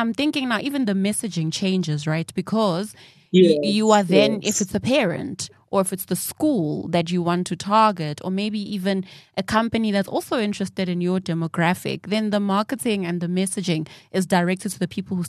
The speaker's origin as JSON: {"language": "English", "town": "Soweto", "region": "Gauteng", "country": "South Africa", "tie": "born or raised there", "said": "Now, I grew up in Soweto."}